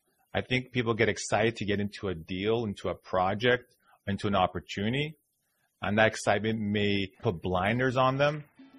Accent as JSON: {"language": "English", "town": "Toronto", "region": "Ontario", "country": "Canada", "tie": "born or raised there", "said": "I'm originally from Toronto, Canada, born and raised."}